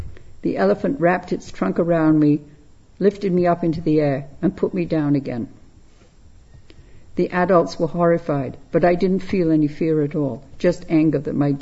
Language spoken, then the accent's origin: English; London, United Kingdom; born there; was about 6:15 in the morning on 29th of June, 1921. I was born in the Wellington Barracks in Victoria at the back of Buckingham Palace.